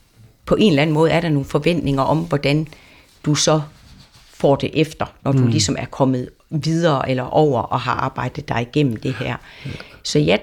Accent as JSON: {"language": "Danish", "region": "North Denmark Region", "country": "Denmark", "said": "nu er jeg selv vendelbo"}